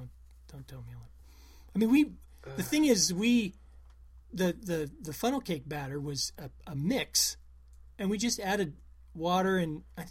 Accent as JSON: {"language": "English", "town": "Melcher-Dallas", "region": "Iowa", "country": "United States", "tie": "born or raised there", "said": "And a lot of other people from my hometown, Melcher Dallas, worked there."}